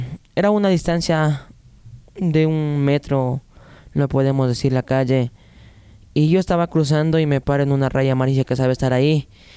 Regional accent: Quito, Pichincha, Ecuador; yo nací el 20 de enero del 2003 en San Blas. Soy quiteño de corazón.

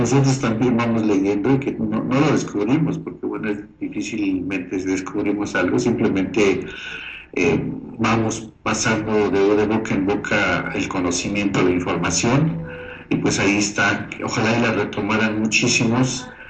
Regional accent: Mexico; para que nos sintamos más orgullosos como mexicanos

